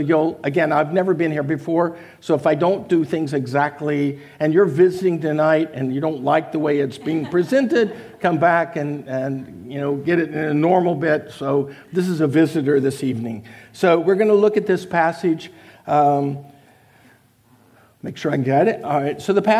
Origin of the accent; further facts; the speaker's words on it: Tulsa, Oklahoma, United States; I could get some understanding, some perspectives that I might not be able to get growing up in Tulsa, Oklahoma.